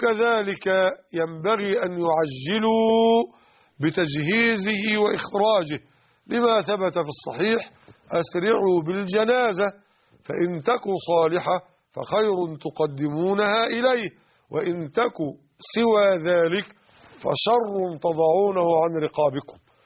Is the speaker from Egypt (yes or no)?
yes; Egypt; يعني الديناران 8.5 جرام. أي نعم، طبعا جرام الذهب النهاردة عندنا في مصر بحوالي 170 جنيه على وجه التقريب